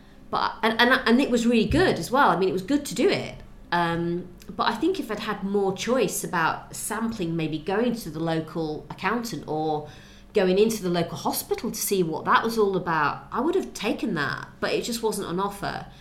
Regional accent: Rotherham, Yorkshire and the Humber, United Kingdom; now in London, United Kingdom; I grew up in Rotherham

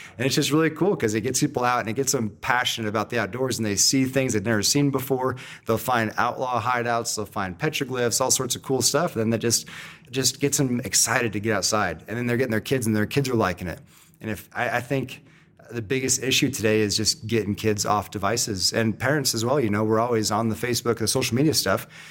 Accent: San Diego, California, United States; So I'm from San Diego, and I worked a lot with the high schools in San Diego as well.

